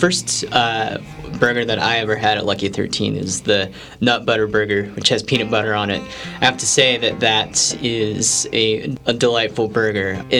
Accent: Bountiful, Utah, United States; I used to go to Kitty Pappas Steakhouse with my dad growing up in Bountiful or North Salt Lake.

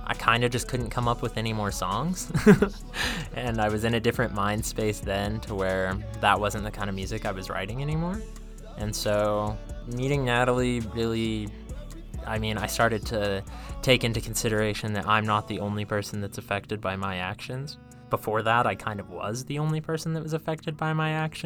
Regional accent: St. George, Utah, United States; I grew up in St. George and played in local bands there in the jazzy scene.

